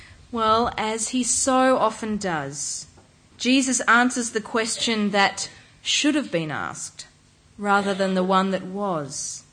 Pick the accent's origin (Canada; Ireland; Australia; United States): Australia; Melbourne, Victoria; Well, growing up in Melbourne, no summer holidays were complete without the footage on the TV news